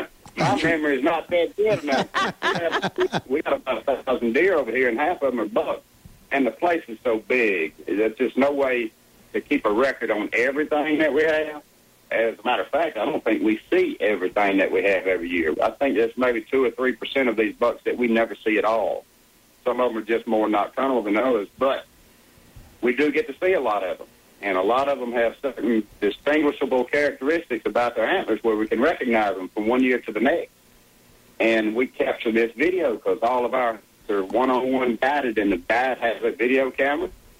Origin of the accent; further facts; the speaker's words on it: Natchez, Mississippi, United States; I grew up down here in Natchez, and I've been watching these floods my whole life.